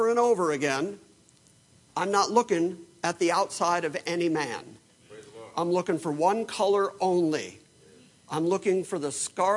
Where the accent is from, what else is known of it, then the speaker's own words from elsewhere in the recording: Detroit, Michigan, United States; I come out of a family of predominantly white people. And because I grew up a musician in Detroit, I played with lots and lots of black musicians